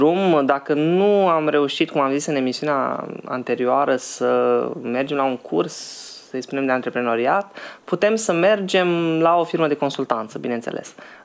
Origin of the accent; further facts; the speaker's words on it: Romania; Mai avem noi o problemă ca și români, ca și, din nou, matrice balcanică, în care discutăm despre îmbogățirea peste noapte.